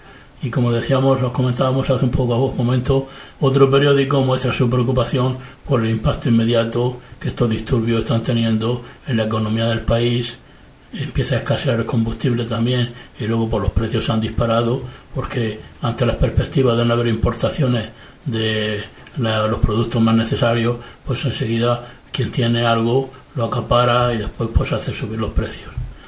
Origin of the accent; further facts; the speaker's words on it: Murcia, Region of Murcia, Spain; un keniano que justamente vive por mi tierra, por Murcia